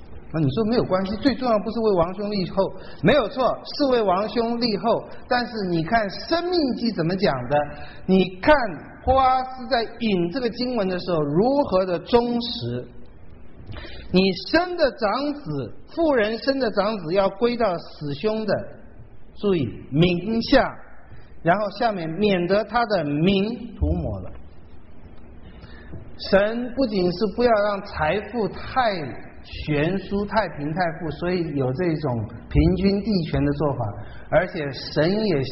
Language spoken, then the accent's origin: Chinese; China; 很啰嗦，而且一句话里两个死人，我们中国人就不喜欢